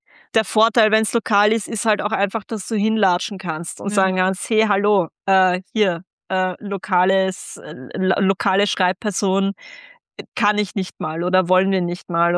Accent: Vienna, Austria; ich komme ja aus Wien, ich lebe ja in Wien, und in Wien haben wir einfach diese Tradition der Kaffeehauskultur.

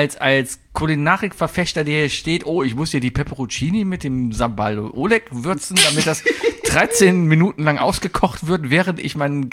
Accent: Cologne, North Rhine-Westphalia, Germany; Als Kölner kommt hier irgendwie, ich muss gehen und reden.

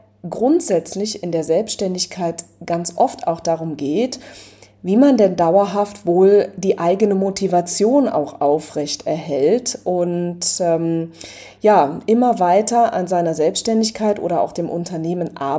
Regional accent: Rhineland, Germany; accent: Rhineland dialect; komme ich aus dem Rheinland und genau, dieser Dialekt, der muss irgendwie ein bisschen sein. Ich habe irgendwie mal versucht, ihn mir abzugewöhnen, was mir ehrlich gesagt nicht so richtig gelungen ist

